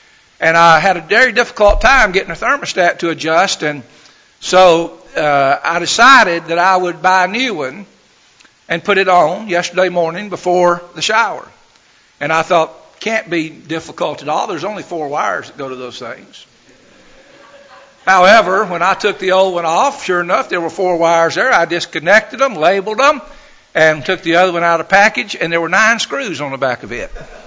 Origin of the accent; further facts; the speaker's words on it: Chattanooga, Tennessee, United States; I said, "Well, I grew up in Huffman Baptist Church, and Huffman Baptist Church actually started Ridgecrest." So he's a lot younger than me, but basically it was the same path. We had gone to the same churches there in Chattanooga.